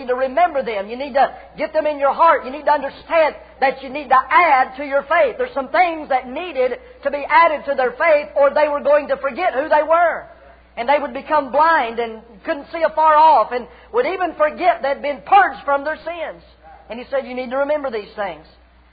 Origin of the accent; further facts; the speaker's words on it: Soddy Daisy, Tennessee, United States; but I'm originally from Soddy Daisy, Tennessee.